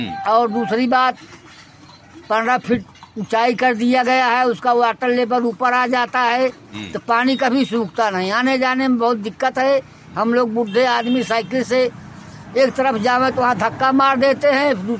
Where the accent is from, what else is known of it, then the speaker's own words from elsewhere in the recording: Amapur Birra, India; Amapur Birra.